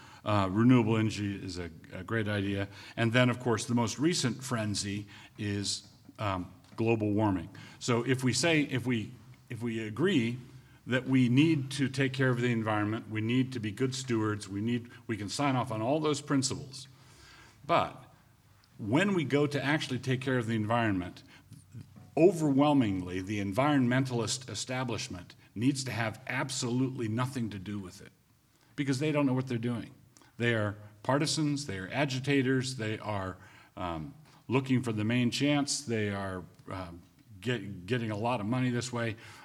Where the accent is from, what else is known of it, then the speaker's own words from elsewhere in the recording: Annapolis, Maryland, United States; I'll begin by saying I grew up in Annapolis, Maryland.